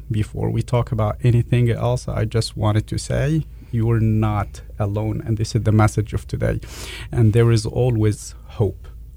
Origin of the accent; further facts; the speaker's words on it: Egypt; English is a second language; moved away as an adult; now in United States; I am from Egypt. I was born and raised and educated in Egypt.